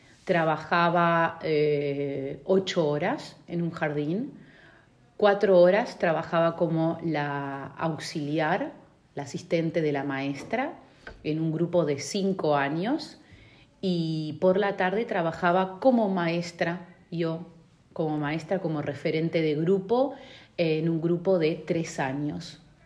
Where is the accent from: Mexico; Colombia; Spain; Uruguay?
Uruguay; Colonia; Bueno, yo soy de Uruguay. Vengo de un departamento que se llama Colonia.